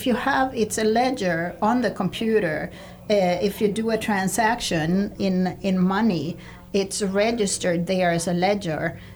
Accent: Sweden; English is a second language; I'm from Sweden

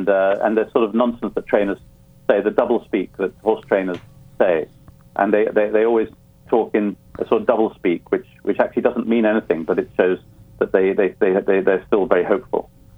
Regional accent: Ireland; also born or lived in Africa; I was born in Africa, grew up in Ireland

